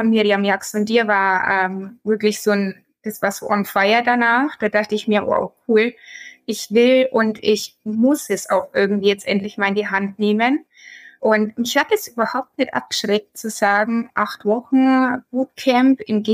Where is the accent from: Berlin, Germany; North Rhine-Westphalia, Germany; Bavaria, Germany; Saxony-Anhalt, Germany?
Bavaria, Germany; ich komme aus Mittelfranken bei Nürnberg und ich bin Dreifachmama. Ich bin 34 Jahre